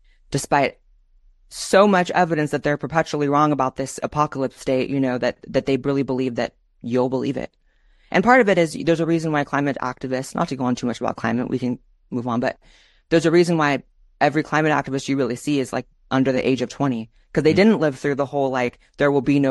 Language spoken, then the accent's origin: English; United States; Growing up in the American education system, I remember being extremely young